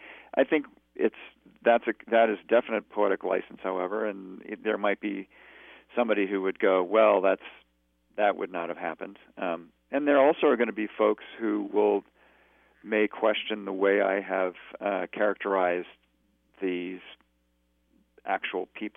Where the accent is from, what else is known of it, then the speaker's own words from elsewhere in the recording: Northern United States, United States; You know, where this comes from is I am a Northerner, and I knew appallingly little about this, about Southern history